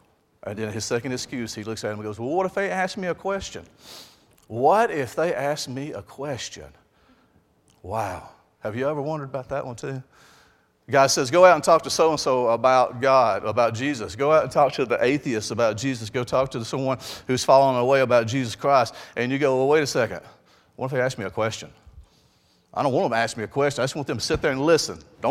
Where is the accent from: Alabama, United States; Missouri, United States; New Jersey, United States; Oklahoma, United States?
Alabama, United States; Even though I am from Alabama, we did have dirt roads, but we did have paved roads, and we had indoor plumbing, and we wore shoes.